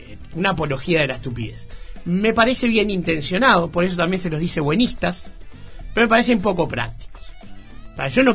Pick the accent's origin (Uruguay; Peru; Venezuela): Uruguay; Montevideo; Yo nací en el Cerrito de la Victoria y me mudé muy chiquito a Malvin.